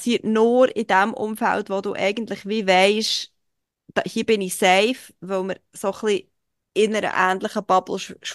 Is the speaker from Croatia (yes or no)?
no; Switzerland; für mich als Schweizerin